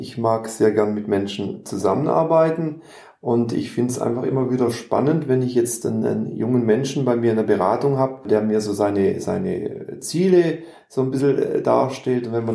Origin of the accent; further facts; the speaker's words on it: Konstanz, Baden-Württemberg, Germany; Zuerst mal rein theoretisch Verwaltungswissenschaften in Konstanz, wo ich herkomme.